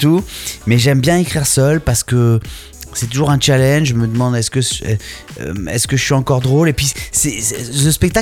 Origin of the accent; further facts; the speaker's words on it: Réunion; À La Réunion.